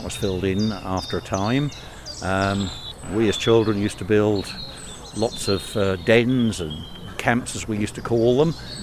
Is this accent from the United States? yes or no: no; Norwich, East of England, United Kingdom; now in Necton, United Kingdom; I no longer live in Necton, but I was born and bred in Kett's Hill and lived here for many years.